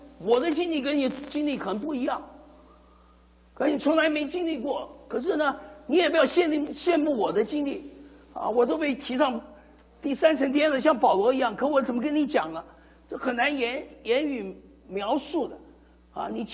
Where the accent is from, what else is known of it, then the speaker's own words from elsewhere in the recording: Fuzhou, Fujian, China; 所以我是一个福州人啊，我们福州人有什么管用的地方？嗓门特别大